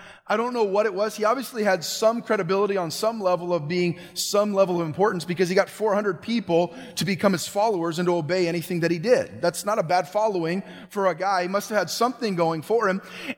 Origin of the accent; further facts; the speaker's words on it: California, United States; For those that don't know, I'm from Northern California